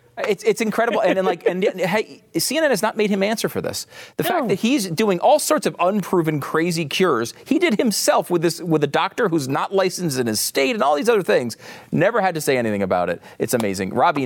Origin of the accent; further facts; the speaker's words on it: Northeast, United States; and we're both from the Northeast, so maybe this doesn't apply.